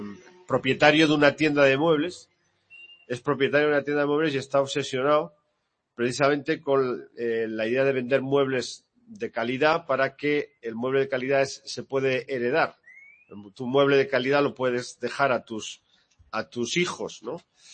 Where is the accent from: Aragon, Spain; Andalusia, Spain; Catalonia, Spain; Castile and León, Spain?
Aragon, Spain; Barbastro; Mi pueblo se llama Barbastro, que es un pueblo del Alto Aragón, de la provincia de Huesca